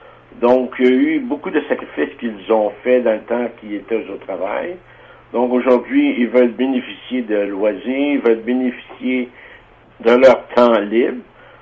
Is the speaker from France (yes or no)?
no; Moffet, Quebec, Canada; je suis originaire de Moffett, de Témiscamingue, québécois. Et j'ai fait mes études au séminaire Saint-Michel de Rouyn-Noranda, puis un an aussi au cégep de Rouyn-Noranda, même endroit.